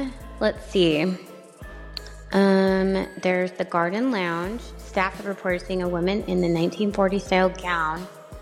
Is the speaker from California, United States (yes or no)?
yes; California, United States; So fun. Okay, so since I'm from the Bay Area, this is something I would do often.